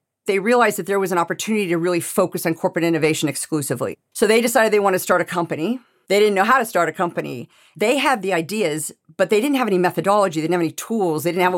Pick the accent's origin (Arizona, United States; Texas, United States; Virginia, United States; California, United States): California, United States; I'm a native Californian. I grew up in Silicon Valley with all the people who founded the venture capital industry.